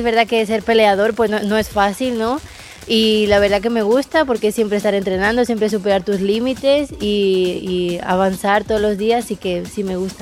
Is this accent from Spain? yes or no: yes; Castelldefels, Catalonia, Spain; es argentino, igual que la mitad de mi familia, y él vivía en mi ciudad, en Castelldefels